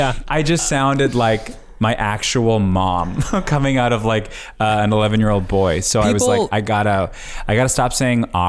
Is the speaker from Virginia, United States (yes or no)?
no; New York, United States; accent: Long Island; Full Long Island accent, yeah.